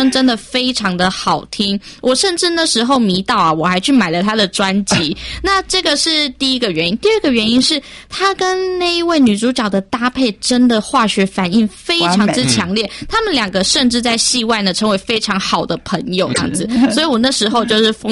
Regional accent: Taiwan

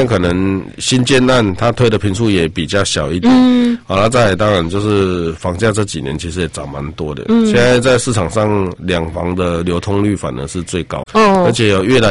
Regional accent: Yunlin County, Taiwan; 比如说我本身是云林人，我们云林人那边的房子是真的是超级无敌便宜

